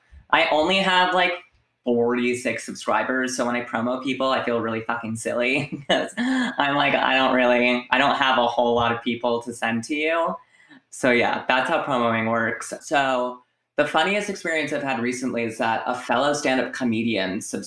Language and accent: English; Providence, Rhode Island, United States; now in New York, United States; So I'm 25 years old. I am from Providence, Rhode Island. I started doing stand-up in 2017, like the fall of 2017.